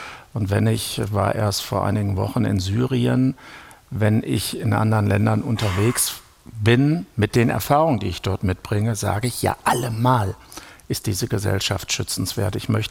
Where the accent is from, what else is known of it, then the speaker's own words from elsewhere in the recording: North Rhine-Westphalia, Germany; Ich komme aus dem Münsterland